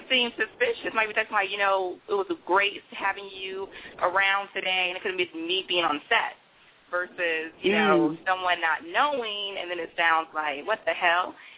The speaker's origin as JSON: {"language": "English", "country": "Haiti", "said": "I'm like a Jamaican, but I'm Haitian."}